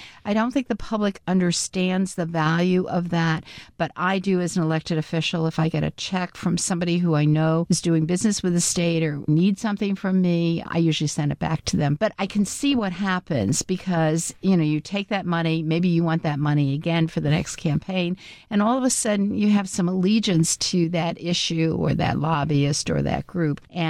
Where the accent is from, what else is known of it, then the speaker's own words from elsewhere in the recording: New York, United States; I'm a New Yorker and I want all New York to achieve